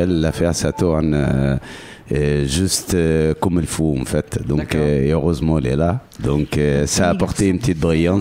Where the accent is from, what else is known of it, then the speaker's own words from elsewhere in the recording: Egypt; French is a second language; moved away as an adult; now in France; Et à 26 ans, j'ai quitté l'Égypte, je suis arrivé en France. La première chose, comme je parlais pas le français à l'époque